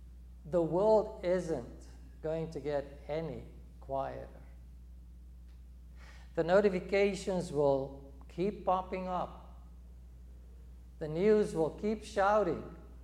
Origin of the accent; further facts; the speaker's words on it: South Africa; growing up in South Africa